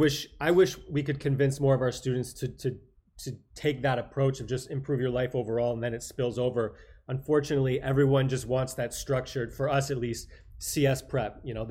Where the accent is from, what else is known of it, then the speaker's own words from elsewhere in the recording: East Coast, United States; also born or lived in Chicago / California; because I'm from the East Coast, but I also lived in Chicago for a while, which is central. Then I was in California for a while.